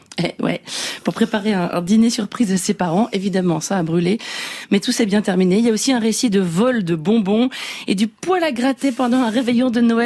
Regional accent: Lyon, Auvergne-Rhône-Alpes, France; d'autant que je suis lyonnaise.

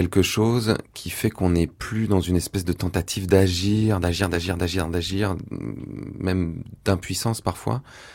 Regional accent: Île-de-France, France; Bah, là où je suis né, dans les Yvelines, il y a beaucoup de forêts, beaucoup d'arbres. Et c'est vrai que j'ai vécu toujours au contact de ça

